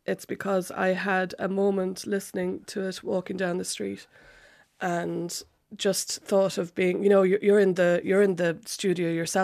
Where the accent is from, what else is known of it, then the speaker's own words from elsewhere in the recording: Cork, Munster, Ireland; I'm from Cork.